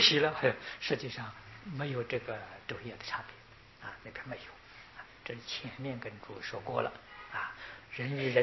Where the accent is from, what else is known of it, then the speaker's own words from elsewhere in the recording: China; 那么我们中国人也很聪明，把它加一个